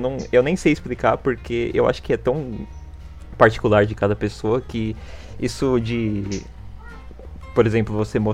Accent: São Paulo, Brazil; 24 anos. É, quase 25, se você considerar que eu faço aniversário já no mês que vem, que é em abril. É, eu sou de São Paulo e estudo numa faculdade bem longe de casa.

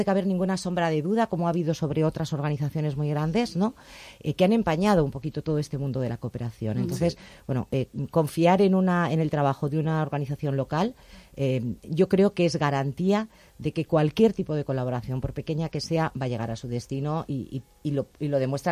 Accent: Elche, Valencian Community, Spain; Bueno, todos somos de Elche

